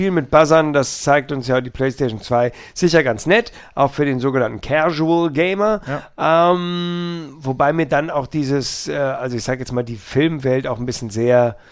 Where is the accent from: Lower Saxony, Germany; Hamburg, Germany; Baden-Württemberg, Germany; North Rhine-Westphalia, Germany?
Hamburg, Germany; als Hamburger kannst du ja nicht so richtig Bremen-Fan sein